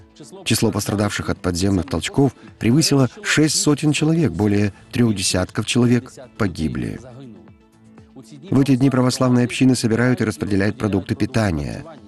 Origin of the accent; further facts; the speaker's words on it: Kyiv, Ukraine; Поскольку я киевлянин, даже не в первом поколении